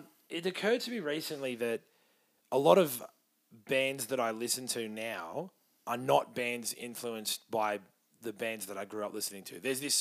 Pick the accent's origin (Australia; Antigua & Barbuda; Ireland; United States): Australia; So it's just a weird time for me musically as an Australian music fan